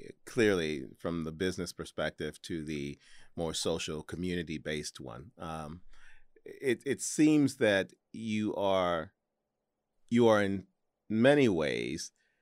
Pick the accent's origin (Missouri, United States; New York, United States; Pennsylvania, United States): Missouri, United States; St. Louis; I'm from St. Louis. That's not necessarily the norm.